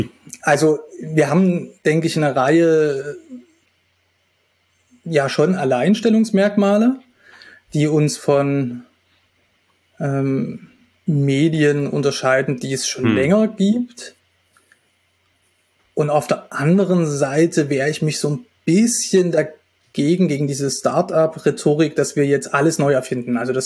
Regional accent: Dresden, Saxony, Germany; Geboren bin ich in Dresden. Da bin ich auch zur Schule gegangen, meine gesamte Jugendzeit in Dresden verbracht und dann bin ich für eine Weile nach Halle an der Saale

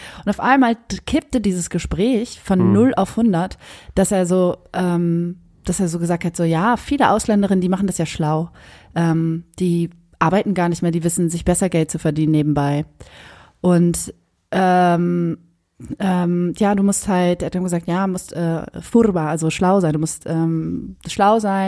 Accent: Germany; moved away; ich komme aus Deutschland, Nähe von Hamburg.

